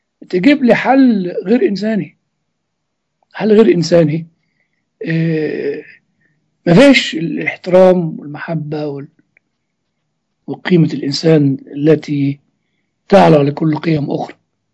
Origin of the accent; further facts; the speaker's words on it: Egypt; now in United States; ودي أعتقد بعضها موجودة عندنا في مصر المكان كلها، وربما موجودة بكثافة أكثر من موجودة في أمريكا أنا ما أعرفش